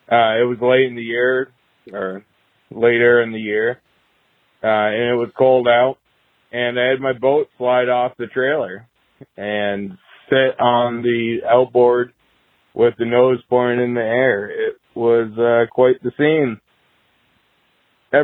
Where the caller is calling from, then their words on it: Saco, Maine, United States; I'm calling from Saco, Maine.